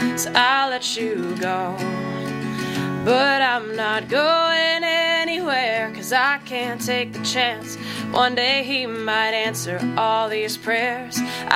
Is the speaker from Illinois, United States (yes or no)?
no; West Virginia, United States; born there; I was born in West Virginia, but I don't really have much of a drawl to me.